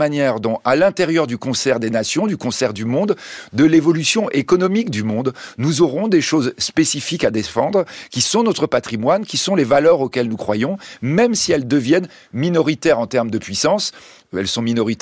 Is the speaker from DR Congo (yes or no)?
no; Bordeaux, Nouvelle-Aquitaine, France; c'est un mot qu'en tant que Bordelais j'aime beaucoup